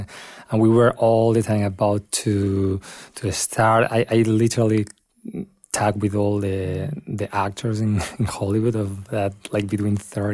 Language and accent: English; Spain; I grew up in Spain